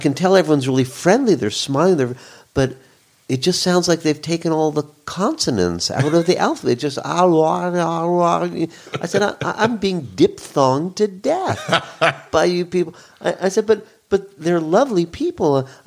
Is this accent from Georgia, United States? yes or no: no; Los Angeles, California, United States; I'd say, oh, I'm from Los Angeles.